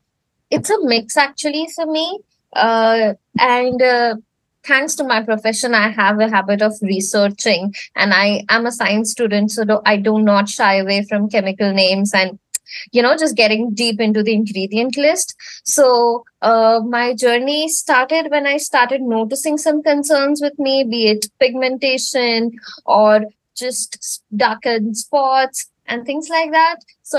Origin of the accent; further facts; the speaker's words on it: Surat, Gujarat, India; moved away as an adult; now in Mumbai, India; I'm originally from Surat and I moved to Mumbai for my master's, and since then fell in love and stayed here. It's been 4 or 5 years, discounting the COVID years